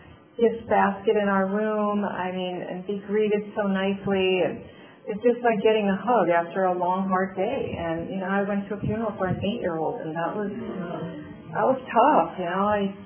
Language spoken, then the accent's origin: English; South Dakota, United States; born there; I grew up, well, I was born in South Dakota, small town in South Dakota.